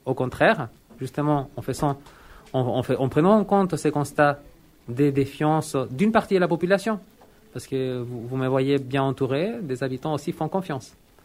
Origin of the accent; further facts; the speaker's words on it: Chile; now in Grenoble, France; En fait, je ne suis pas Grenoblois d'origine, mais je suis pleinement Grenoblois. Donc, je viens du Chili, je suis chilien aussi. Je suis chilien et français, donc naturalisé.